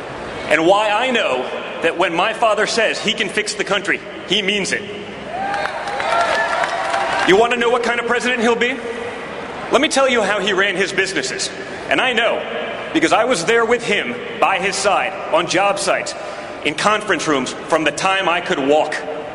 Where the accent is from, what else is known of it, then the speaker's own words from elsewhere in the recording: United States; I'm an American, and tonight I want to talk to you about the country we live in, the country our children will grow up in.